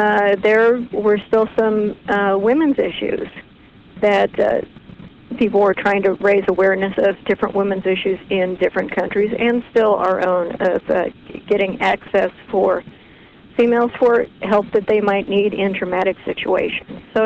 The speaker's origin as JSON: {"language": "English", "region": "Kansas", "country": "United States", "said": "I said, \"Well, I'm from Kansas.\""}